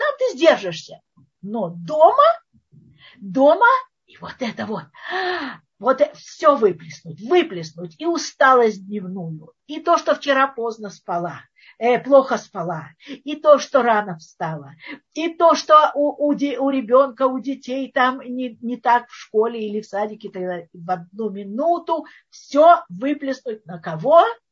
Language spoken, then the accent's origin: Russian; Russia; accent: Russian; Russian is a second language; она слышит мой акцент русский, я уже говорила, такой кондовый такой, как у Щеранского, еще хуже.